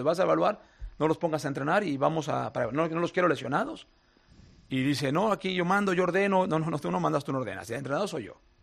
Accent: Mexico; now in Madrid, Spain; Porque de hecho sí soy español mexicano. O sea, mi abuelo era español, mi madre es española y por eso viví.

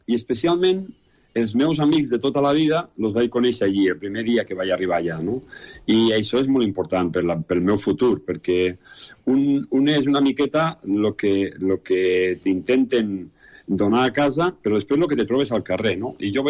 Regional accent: Lleida, Catalonia, Spain; also born or lived in Mequinensa / Fraga; Jo vaig néixer a Lleida, i això ho deu el meu DNI i ho tinc que manifestar sempre, no? El que passa és que els meus pares, durant un temps, quan vaig néixer, van viure a Mequinensa, van viure després a Fraga, i després me vaig educar a Lleida

